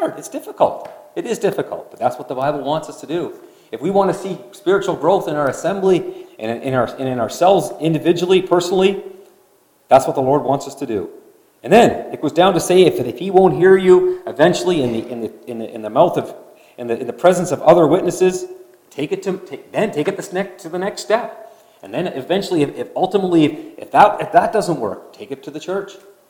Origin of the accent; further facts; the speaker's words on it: Nova Scotia, Canada; Now, I grew up in Nova Scotia, as many know, and we went to a small gospel hall. And we were really linked with a lot of other small assemblies in rural Nova Scotia.